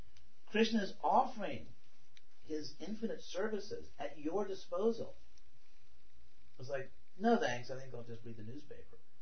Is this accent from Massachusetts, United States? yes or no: no; California, United States; No, I'm from California